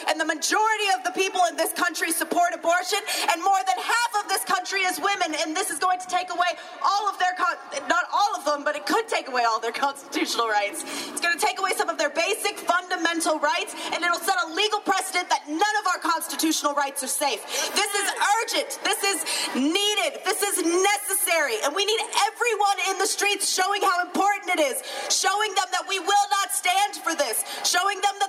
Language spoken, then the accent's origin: English; Southern US, United States; I grew up in the South. I'm from Florida, Alabama area.